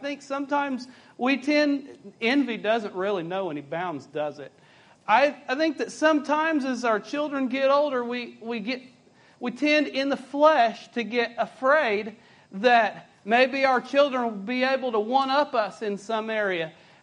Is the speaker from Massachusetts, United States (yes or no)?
no; Kentucky, United States; I'm from Kentucky, and I'm greatly in need of the Lord this afternoon.